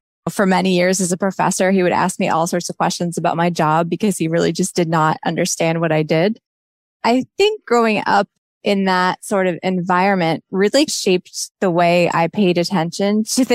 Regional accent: New Jersey, United States; I grew up in New Jersey, and people have a certain image of what New Jersey is like, but I actually grew up on a farm in New Jersey.

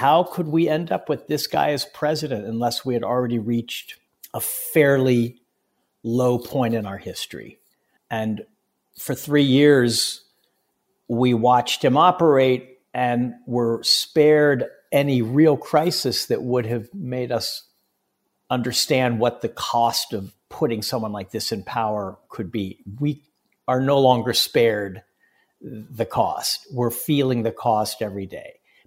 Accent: United States; This was, for me, a new experience as an American, but I remembered it from my reporting in countries like Iraq.

